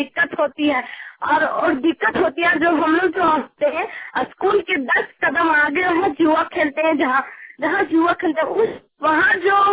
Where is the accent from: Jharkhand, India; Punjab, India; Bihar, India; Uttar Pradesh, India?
Jharkhand, India; Bairadi; बैरादी है, पोस्ट बैरादी, थाना डुमचा, जिला कोडरमा। मेरे गांव में